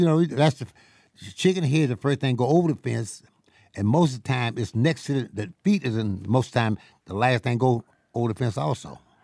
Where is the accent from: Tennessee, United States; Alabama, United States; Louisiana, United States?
Louisiana, United States; born there; also born or lived in Arkansas / Chicago; now in Jackson, United States; I was born in Louisiana, went to Arkansas with my father, who was a minister and pastor of a church.